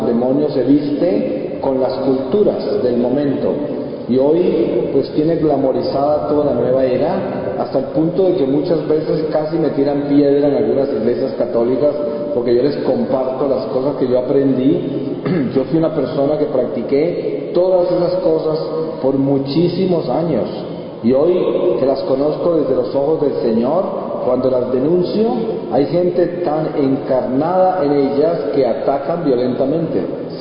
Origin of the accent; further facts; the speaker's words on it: Colombia; Yo nací en Colombia, en una población pequeña de cultivadores de café en las montañas de los Andes, en una familia católica, y crecí con todas las tradiciones y enseñanzas de la Iglesia Católica en una familia muy numerosa.